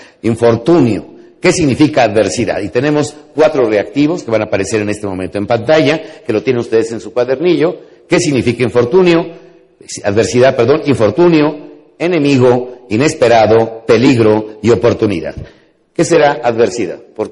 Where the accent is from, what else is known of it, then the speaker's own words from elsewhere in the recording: Mexico; pero los mexicanos con una sola palabra entendemos muchos significados sin necesidad de muchas explicaciones